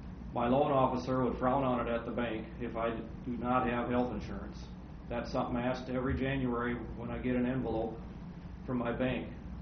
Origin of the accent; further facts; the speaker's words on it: Madelia, Minnesota, United States; from Medalia, Minnesota. It's a couple towns to the west of here on Highway 60. I live in the southeast corner of Brown County.